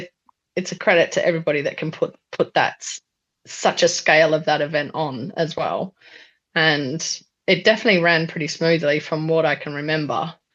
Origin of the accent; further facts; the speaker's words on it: Australia; obviously being Aussie, first Commonwealth Games, first game up, Australia.